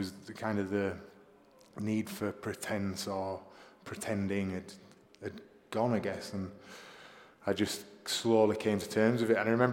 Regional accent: England, United Kingdom; now in London, United Kingdom; I grew up in the north of England. I know you probably can't tell from my accent.

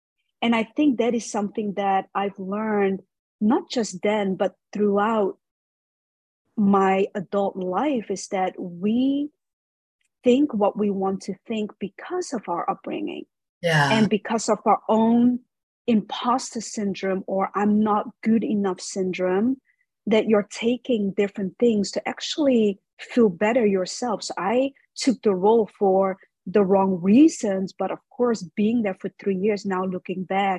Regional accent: Netherlands; My dad moved when he was 18 to the Netherlands. So my sisters and I are all born and raised in Holland. So we are Western with a Chinese background.

